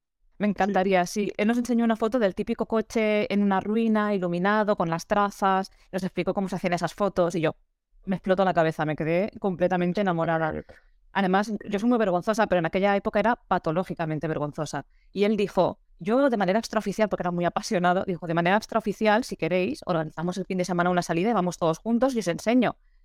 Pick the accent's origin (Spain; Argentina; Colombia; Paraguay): Spain; Valencia, Valencian Community; also born or lived in Madrid; estudié audiovisuales en Madrid. Soy de Valencia, fui a Madrid para estudiar audiovisuales.